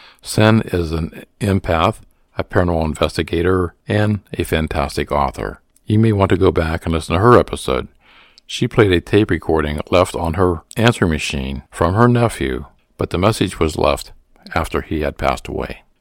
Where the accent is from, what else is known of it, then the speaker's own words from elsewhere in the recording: Warren, Ohio, United States; she is also from my hometown of Warren. Melanie shares many paranormal stories with me from my city that I grew up in.